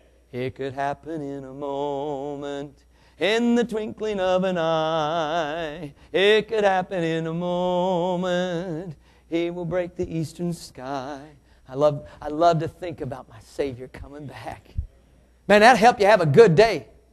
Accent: United States; I thank the Lord I'm an American here tonight. I would think nothing would be better to transfer my citizenship from America to heaven.

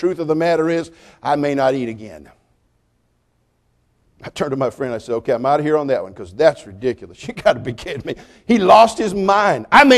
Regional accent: California, United States; I'm from California, so we have to explain things in our state.

